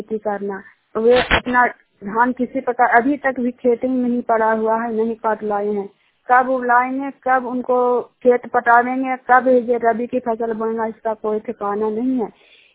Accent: Bihar, India; मैं चिन्हार का रहने वाली हूँ और नालंदा जिला का निवासी हूँ।

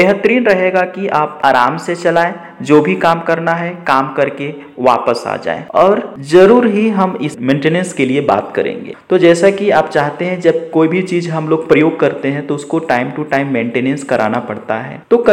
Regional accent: Sonbhadra, Uttar Pradesh, India; now in Bengaluru, India; मैं जिला सोनभद्र, राज्य उत्तर प्रदेश के निवासी हूँ।

